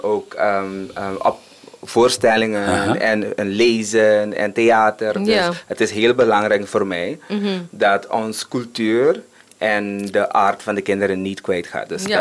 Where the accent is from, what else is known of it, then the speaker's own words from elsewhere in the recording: Curaçao; Ik ben opgegroeid op Curaçao en een beetje in de kerk.